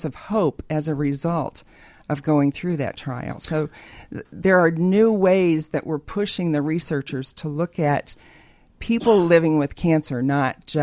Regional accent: Kansas, United States; Well, I'm originally from Kansas, so I am Dorothy.

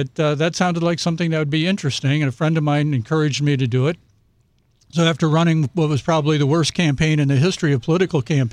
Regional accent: Missouri, United States; I grew up in St. Charles County.

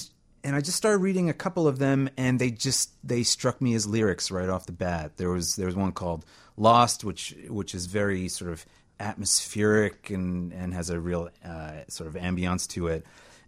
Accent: East Coast, United States; I'm from the East Coast, and I've lived there all my life.

